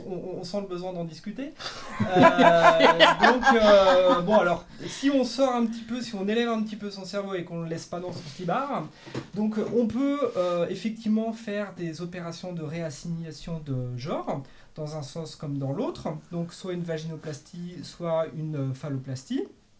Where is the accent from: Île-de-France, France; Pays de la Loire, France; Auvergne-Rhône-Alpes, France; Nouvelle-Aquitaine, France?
Pays de la Loire, France; Le Mans; Et moi, du Mans.